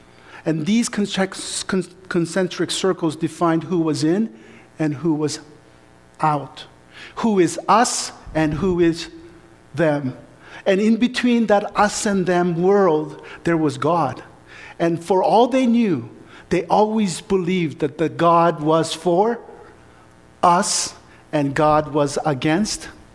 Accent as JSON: {"language": "English", "country": "South Korea", "tie": "born or raised there", "moved": "yes", "lives_now": "Canada", "said": "For me, growing up in South Korea, and even here in Canada in the Korean communities"}